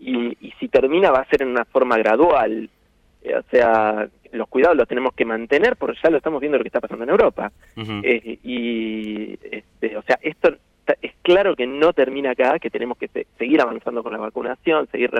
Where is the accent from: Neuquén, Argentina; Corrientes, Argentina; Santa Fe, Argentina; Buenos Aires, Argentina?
Santa Fe, Argentina; Entonces, yo soy de Santa Fe, sé que hace calor, pero igual disfruto un montón.